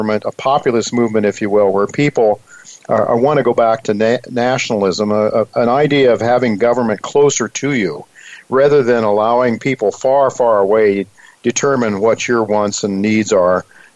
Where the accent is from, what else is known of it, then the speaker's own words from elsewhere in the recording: Dalton, Ohio, United States; now in New York City, United States; when I was a young kid growing up in Dalton, Ohio, as opposed to what I'm seeing here now, at least in New York City